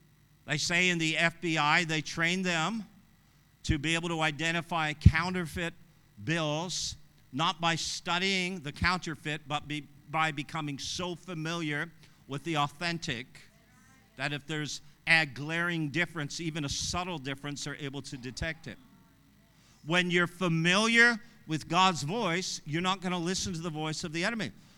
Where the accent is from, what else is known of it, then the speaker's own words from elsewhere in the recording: Canada; I'm from Canada, so wasn't in Canada either. Too cold.